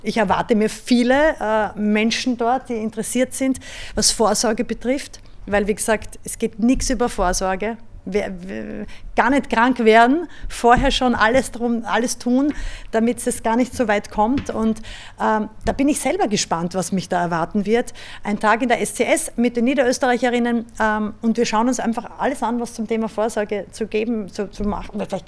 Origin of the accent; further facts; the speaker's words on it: Styria, Austria; das letzte Stipfel durch meine Heimat Steiermark